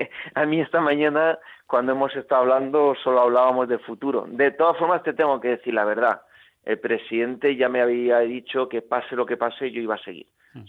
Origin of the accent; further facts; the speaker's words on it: Alicante, Valencian Community, Spain; yo soy de Alicante, ¿no?